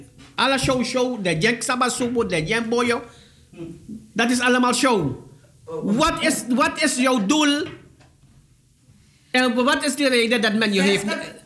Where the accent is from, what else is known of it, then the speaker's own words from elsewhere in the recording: Suriname; Want ik ben een Surinamer en ik weet hoe mensen kunnen denken